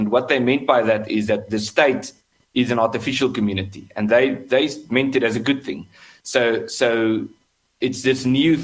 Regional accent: South Africa; But I'm also South African.

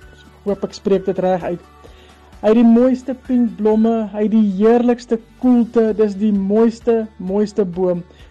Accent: Piet Retief, Mpumalanga, South Africa; ek is van Piet Retief.

